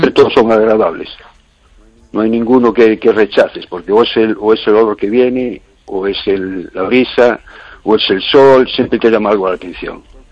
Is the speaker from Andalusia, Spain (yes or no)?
no; A Coruña, Galicia, Spain; born there; yo soy en Coruña, conocí Coruña y, bueno, yo nací en Coruña.